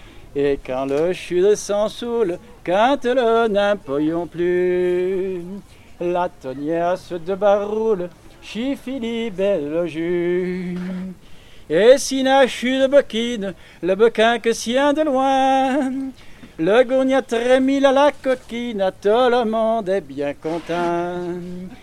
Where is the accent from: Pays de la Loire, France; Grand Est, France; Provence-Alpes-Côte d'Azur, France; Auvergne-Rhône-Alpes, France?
Auvergne-Rhône-Alpes, France; Rontalon; Je suis venu apporter ce qui se faisait dans mon village. Alors je suis de Rontalon.